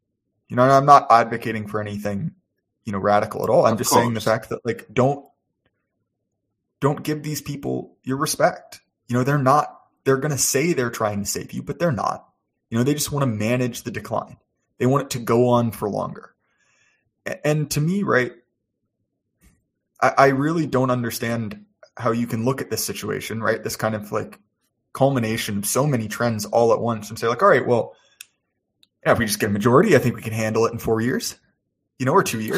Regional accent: United States; obviously, as an American and as someone who really loves the place that I'm from

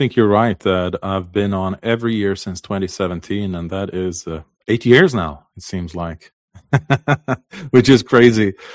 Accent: Faroe Islands; I'm from the Faroe Islands. The Faroe Islands is a very little country, 18 small islands in the middle of the Atlantic Ocean with about 57,000 people. It's a semi-autonomous part of Denmark.

